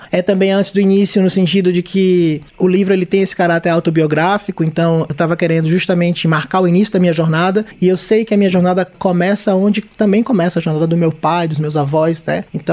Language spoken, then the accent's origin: Portuguese; João Pessoa, Paraíba, Brazil; Mas dos meus 6 aos 20 anos, eu cresci em João Pessoa, e toda a minha formação foi lá